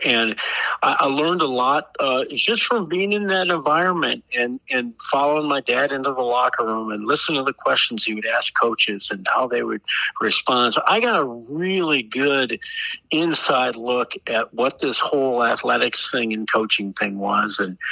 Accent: Fort Dodge, Iowa, United States; Well, I grew up in Fort Dodge and currently live back here now too.

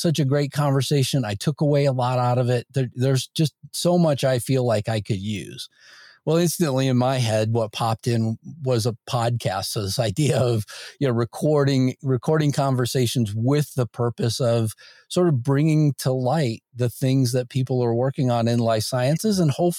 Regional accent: Indiana, United States; I grew up in Indiana, Northwest Indiana

